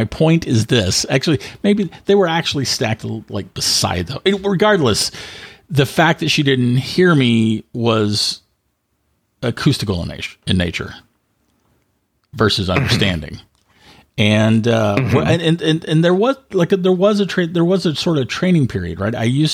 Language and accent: English; Australia; accent: Australian; That's my, yeah, it's my Australian accent.